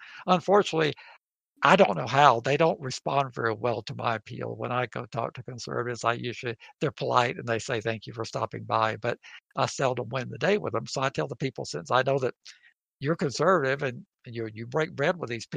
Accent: the South, United States; And I kind of poked fun of Texas because I'm a Southerner.

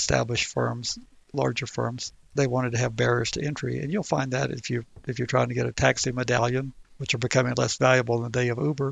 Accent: the South, United States; As I grew up in the South, you go in those churches

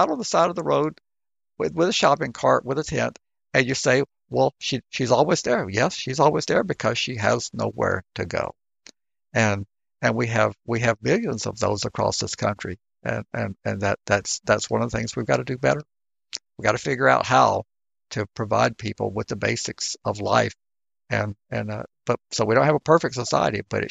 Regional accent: Covington, United States; Well, and then in my hometown of Covington, there was a service shelter of some type that they've closed.

